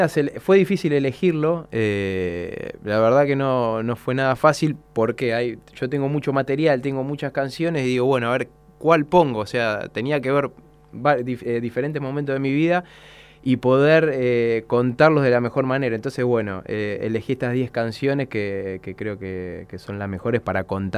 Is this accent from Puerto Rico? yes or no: no; Tolosa, Buenos Aires Province, Argentina; desde que me fui de acá de Tolosa, de mi casa.